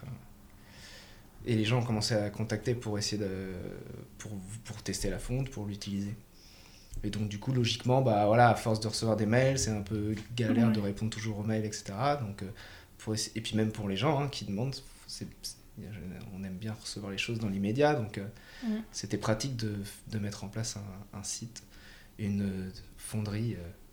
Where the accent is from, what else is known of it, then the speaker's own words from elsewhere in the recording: France; moved away; ça fait longtemps qu'on est parti de France